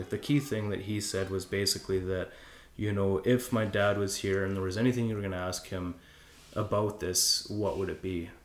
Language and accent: English; Vernon, British Columbia, Canada; I'm from Vernon. I was just like, man, seeing that thing in the valley.